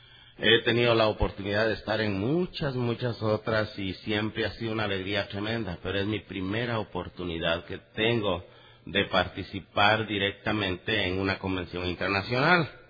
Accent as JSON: {"language": "Spanish", "country": "Guatemala", "tie": "born or raised there", "lives_now": "California, United States", "said": "No sé si decir de California o de Guatemala. Soy nacido, crecido en Guatemala, pero actualmente vengo de California."}